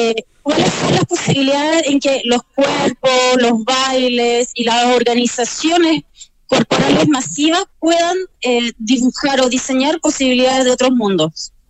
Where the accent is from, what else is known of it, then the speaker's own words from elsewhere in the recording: Chile; yo soy chilena